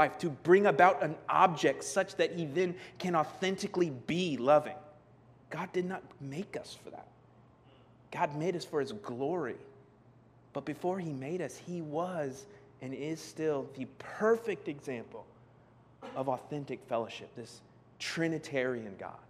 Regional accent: Florida, United States; my sister moved to Georgia, and we grew up in Florida

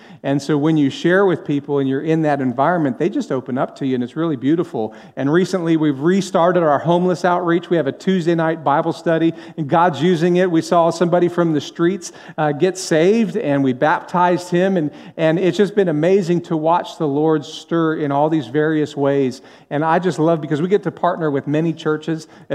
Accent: Los Angeles, California, United States; Growing up in Los Angeles, I knew the stories, but I had never been to the Dream Center.

